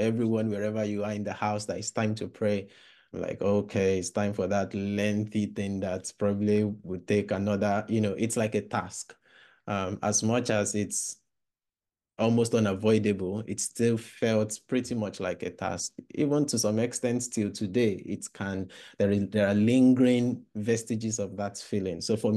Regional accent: Nigeria; in a Pentecostal tradition, which I'm still part of till today. And growing up in Nigeria

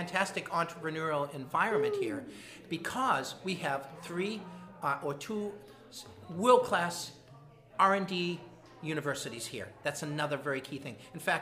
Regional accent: Boston, Massachusetts, United States; The reason why I have hope and faith is because I'm from Boston

